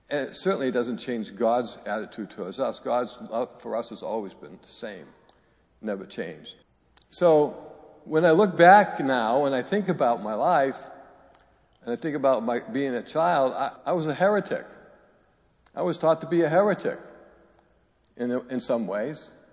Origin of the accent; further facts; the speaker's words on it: Salem, Massachusetts, United States; also born or lived in Peabody; growing up in Salem, Massachusetts, back in the 50s, I went to a church, St. Thomas.